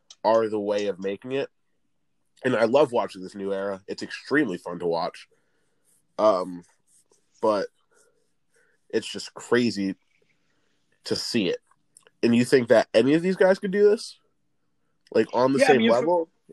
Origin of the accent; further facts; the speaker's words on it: Boston, Massachusetts, United States; And I love Tom Brady, and I'm a huge fan because we're from Beantown.